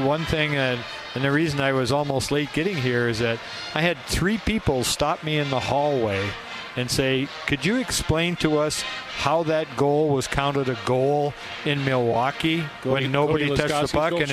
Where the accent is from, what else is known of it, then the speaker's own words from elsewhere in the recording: Saskatchewan, Canada; because I'm a hillbilly from Saskatchewan